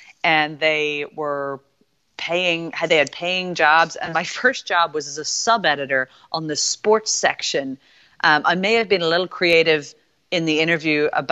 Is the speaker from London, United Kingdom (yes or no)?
no; Northern Ireland, United Kingdom; I was fortunate enough to grow up in a house where I grew up in Northern Ireland